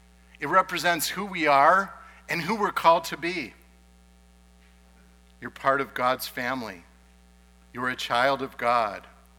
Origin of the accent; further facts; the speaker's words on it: Marion, United States; While Jesus grew up in Nazareth of Galilee, I grew up in Marion of Wayne County.